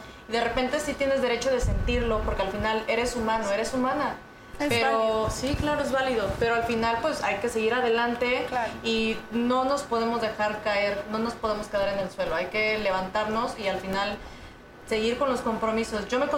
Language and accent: Spanish; Acapulco, Guerrero, Mexico; Acapulco se destrozó, a mí me tocó, yo soy de Acapulco y a mí me tocó pasarlo allá